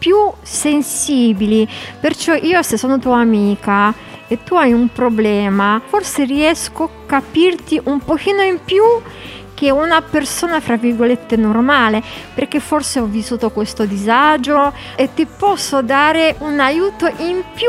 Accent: Poland; Italian is a second language; now in Italy; Purtroppo io sono quasi 23 anni in Italia, più anni in Italia che in Polo

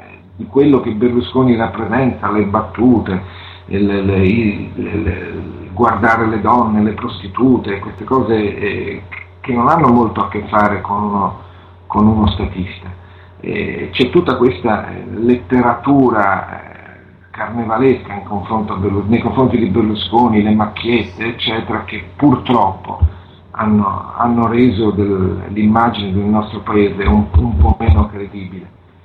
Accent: Rome, Lazio, Italy; Io mi ricordo, come romano, io mi ricordo

